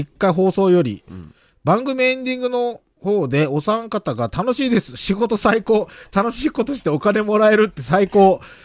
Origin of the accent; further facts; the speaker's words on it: Wakayama, Japan; おい、特に地元和歌山の